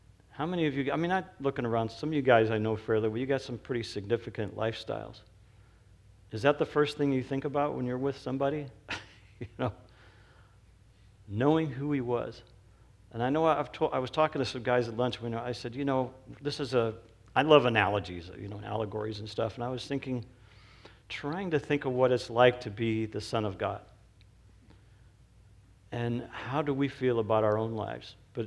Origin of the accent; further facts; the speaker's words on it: St. Louis, Missouri, United States; I grew up in St. Louis, Missouri, which now it's kind of not a really good place to live, but back when you were a kid, it was great because we had creeks and rivers and lakes and snow